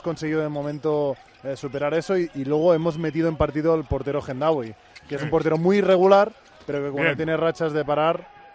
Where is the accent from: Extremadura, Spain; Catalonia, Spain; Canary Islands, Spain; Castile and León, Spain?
Catalonia, Spain; No debe ser de Girona, porque él es de Sarria de Ter, al lado de mi pueblo, y no sé, yo soy todo lo contrario.